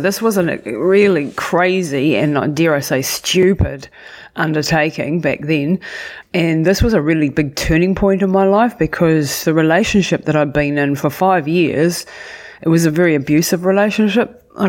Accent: New Zealand; I grew up really outdoorsy in New Zealand in the 1970s

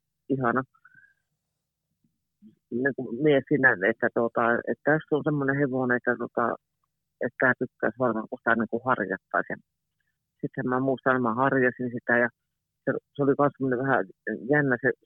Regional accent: Jyväskylä, Central Finland, Finland; also born or lived in Helsinki; mä oon syntynyt itse Helsingissä ja 10-vuotiaana muutettiin Jyväskylään, tai olin 10-vuotias, kun muutettiin Jyväskylään

